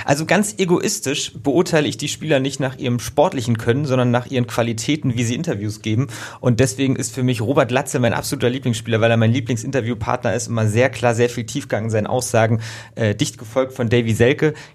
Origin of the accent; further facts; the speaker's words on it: Berlin, Germany; ich bin gebürtiger Berliner.